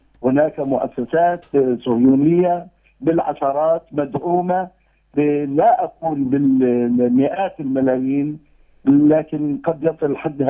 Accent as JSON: {"language": "Arabic", "country": "Palestine", "said": "ونحن نحذر من قضية التهويد وما يقوم به الاحتلال الإسرائيلي كفلسطينيين بشكل عام"}